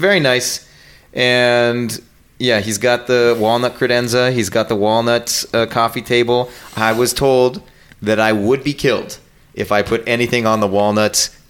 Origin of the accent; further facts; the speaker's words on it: Canada; As a Canadian